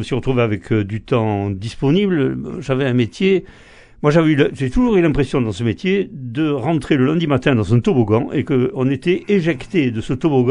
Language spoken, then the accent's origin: French; Toulouse, Occitanie, France; Donc je suis Toulousain. Moi, je suis né à Toulouse et j'ai toujours vécu à Toulouse.